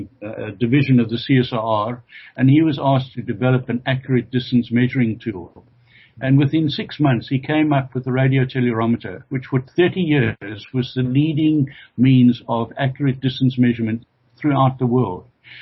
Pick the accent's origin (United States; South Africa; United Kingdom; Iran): South Africa; East London, Eastern Cape; having been born and bred in East London